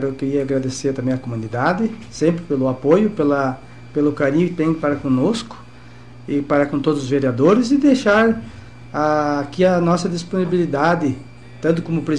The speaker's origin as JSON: {"language": "Portuguese", "country": "Brazil", "said": "eu amo o nosso país, né, porque sou brasileiro."}